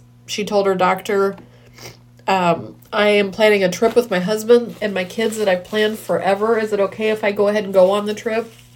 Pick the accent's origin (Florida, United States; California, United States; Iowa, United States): Iowa, United States; I am from the Midwest, if I haven't ever said that before, a smallish town, my hometown actually, in the heart of Western Iowa.